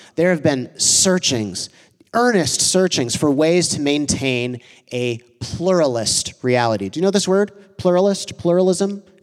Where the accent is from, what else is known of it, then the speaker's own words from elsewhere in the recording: Chicago, Illinois, United States; also born or lived in Evanston; I think of coexist bumper stickers that I saw everywhere growing up in Chicago and Evanston.